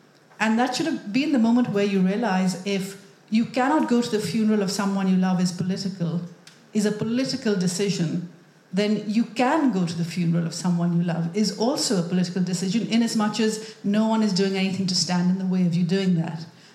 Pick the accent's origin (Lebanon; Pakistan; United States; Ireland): Pakistan; Karachi, Sindh; But I grew up in Karachi reading the English language novel